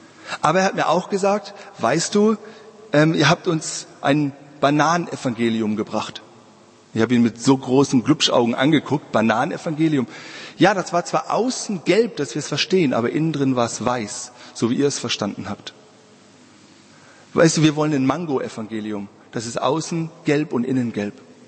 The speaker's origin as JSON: {"language": "German", "region": "Baden-Württemberg", "country": "Germany", "tie": "born or raised there", "said": "bin in Heidelberg, da bin ich in der Nähe aufgewachsen"}